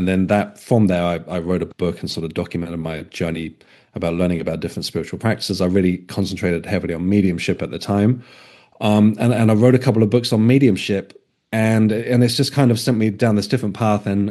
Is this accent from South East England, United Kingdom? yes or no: yes; Isle of Wight, South East England, United Kingdom; moved away as an adult; also born or lived in Helsinki; I grew up on the Isle of Wight. When I hit my 20s, I moved to Helsinki in Finland.